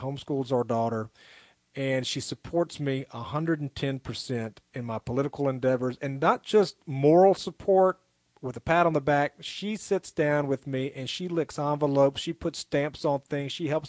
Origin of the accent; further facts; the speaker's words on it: the South, United States; But I'm a Christian. I'm a Southerner.